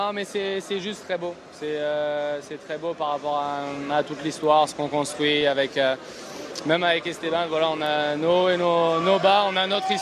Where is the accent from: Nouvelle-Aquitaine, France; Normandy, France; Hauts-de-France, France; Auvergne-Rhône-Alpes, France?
Normandy, France; on vient du même endroit, on vient tous les deux de Normandie, on est de la même génération.